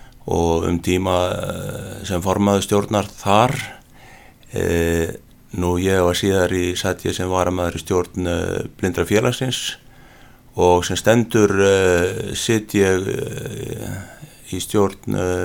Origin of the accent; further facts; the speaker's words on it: Hafnarfjordur, Capital Region, Iceland; Já, ég fæddur í Hafnarfirði árið 1960 og er nýja orðin 57 ára gamall. Gekk þar í skóla og menntaskóla